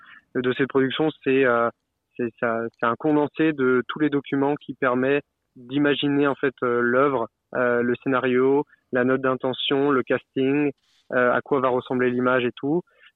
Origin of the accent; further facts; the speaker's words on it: Brittany, France; parce que du coup, je suis de Bretagne, donc ça me tenait vraiment à cœur.